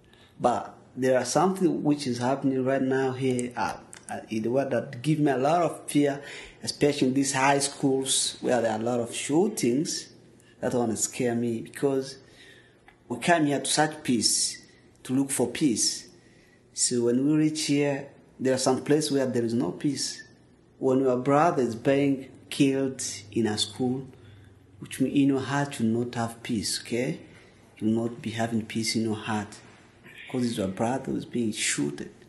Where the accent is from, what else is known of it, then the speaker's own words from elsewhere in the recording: DR Congo; English is a second language; moved away as an adult; now in United States; I came from Democratic Republic of Congo, and I've been here in the United States for 10 months.